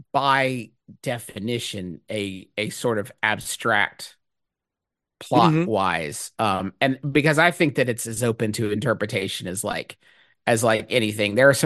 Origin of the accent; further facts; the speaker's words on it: West Virginia, United States; as the kid growing up in West Virginia, the only opportunity you get to see a part of a show is the Tonys.